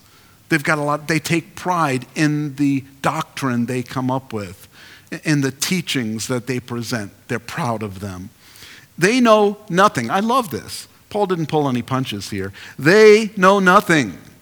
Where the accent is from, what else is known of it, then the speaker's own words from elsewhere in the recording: Queens, New York, United States; maybe not eloquent, I'm from Queens